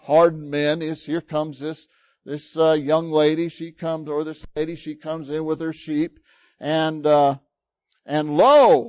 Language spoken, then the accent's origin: English; United States; now in Philippines; So here I am. I'm this American. I'm all by myself. And, you know, like, I kind of stick out, you know, kind of.